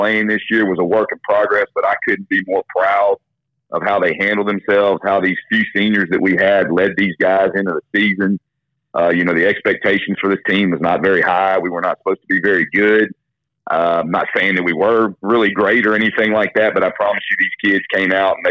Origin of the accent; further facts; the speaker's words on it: Pineville, Louisiana, United States; Well, I'm from Pineville, but she's from South Louisiana.